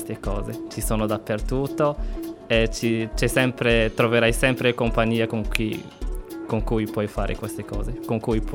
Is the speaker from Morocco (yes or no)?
yes; Morocco; now in Cagliari, Italy; Vengo dal Marocco.